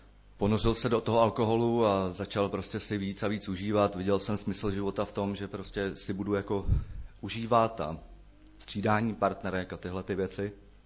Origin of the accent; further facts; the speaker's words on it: Central Bohemian Region, Czechia; narodil jsem se, pocházím tady kousek odsud, od Kolína. A narodil jsem se v nevěřící rodině